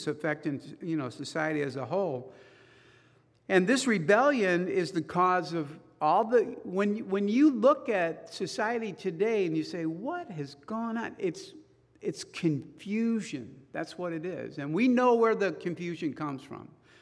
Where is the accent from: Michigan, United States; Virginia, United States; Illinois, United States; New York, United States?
Illinois, United States; Chicago; I grew up in Chicago. I've met some bad cops there growing up.